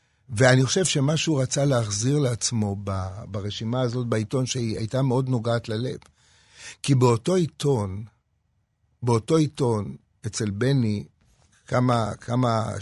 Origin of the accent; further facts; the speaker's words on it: Jerusalem, Jerusalem District, Israel; אני גדלתי בירושלים. לא גדלתי לא בתל אביב ולא ברחובות ולא בחיפה ולא בשום דבר אחר.